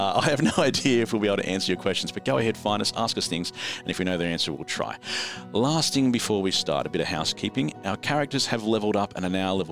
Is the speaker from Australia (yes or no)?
yes; Australia; because we're Australian, we all know her personally.